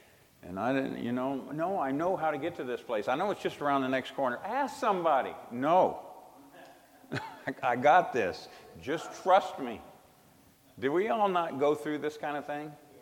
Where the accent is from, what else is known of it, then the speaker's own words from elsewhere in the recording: Minnesota, United States; I'm from the north. I'm a Yankee, right? I was from Minnesota. We didn't have airboats